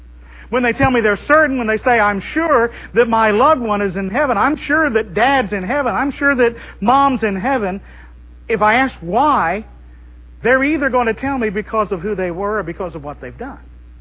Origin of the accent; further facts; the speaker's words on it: Oklahoma, United States; Now, I was from Oklahoma.